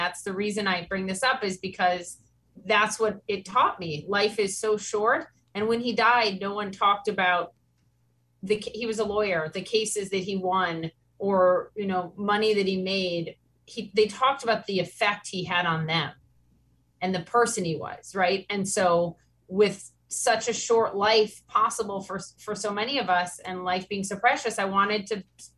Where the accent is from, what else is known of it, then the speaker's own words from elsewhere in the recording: Minnesota, United States; now in New York City, United States; I'm from Minnesota. And so I'm trying to raise kids in New York City